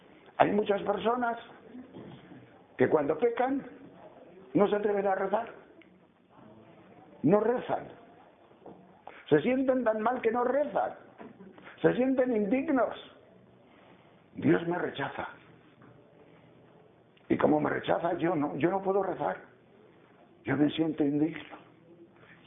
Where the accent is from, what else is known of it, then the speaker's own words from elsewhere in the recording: León, Castile and León, Spain; porque yo, como soy de León, he nacido en un prado debajo de una vaca.